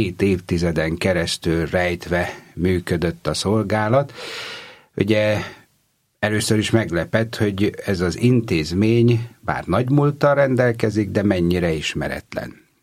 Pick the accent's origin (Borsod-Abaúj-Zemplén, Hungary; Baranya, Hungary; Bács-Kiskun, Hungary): Bács-Kiskun, Hungary; Baja; born there; Bajai születésű vagyok, majd Soltvadkerten, illetőleg Kecelen szolgáltam 12-12 esztendőt, és a napokban lesz 2,5 éve, hogy itt vagyok